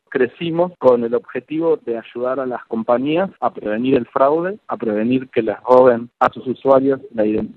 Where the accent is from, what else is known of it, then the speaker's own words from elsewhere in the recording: Argentina; Comenzamos en Argentina, bueno, de hecho yo soy argentino, comenzamos trabajando acá